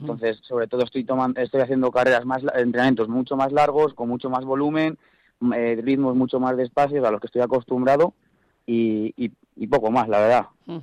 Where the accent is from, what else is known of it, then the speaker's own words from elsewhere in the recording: Peñafiel, Castile and León, Spain; Yo soy de Peñafiel, exactamente.